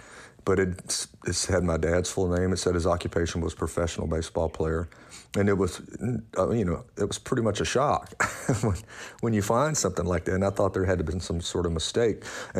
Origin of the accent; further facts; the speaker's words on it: Louisiana, United States; I grew up in Louisiana, remember, and sort of, you know, in a rural community, which was a beautiful and great community.